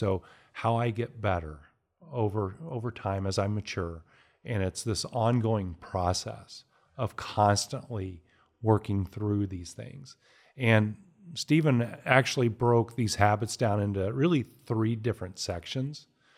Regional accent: Bedford, East of England, United Kingdom; accent: Bedford; The saw. That was my Bedford accent coming out.

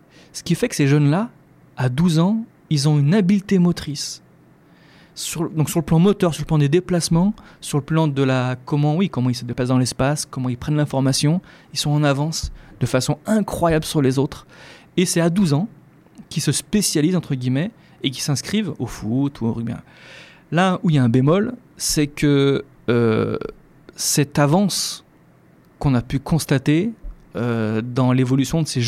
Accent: Lyon, Auvergne-Rhône-Alpes, France; peut-être parce que je suis lyonnais, je parle comme ça

